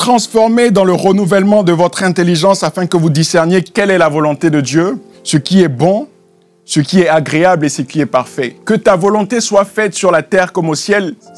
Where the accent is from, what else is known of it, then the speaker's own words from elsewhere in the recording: France; en tant que Français, on nous dit souvent qu'on est souvent en train de se plaindre